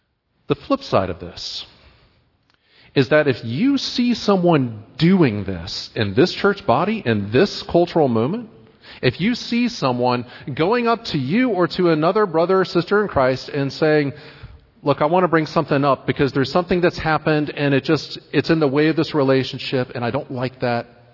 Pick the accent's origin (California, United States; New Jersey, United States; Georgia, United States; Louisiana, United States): Georgia, United States; Marietta; Cards on the table here. I'm from roughly this area. I grew up in Marietta, Georgia. I went to undergrad roughly in the area in Athens.